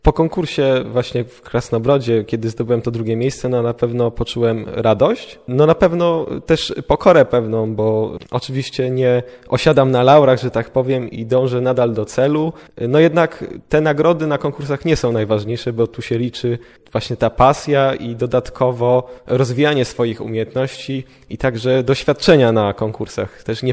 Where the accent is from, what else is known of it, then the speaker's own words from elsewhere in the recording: Bielsko-Biała, Silesian Voivodeship, Poland; jestem z Bielska-Białej